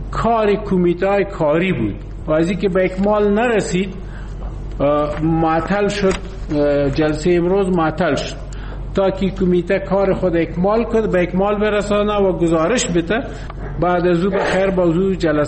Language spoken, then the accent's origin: Persian; Afghanistan; ما هم از افغانستان هستیم